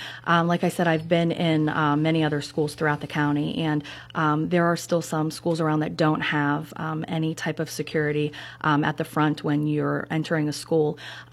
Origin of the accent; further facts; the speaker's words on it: Meridian, Pennsylvania, United States; So I was raised in Meridian by both my parents who worked very hard and instilled a work ethic in me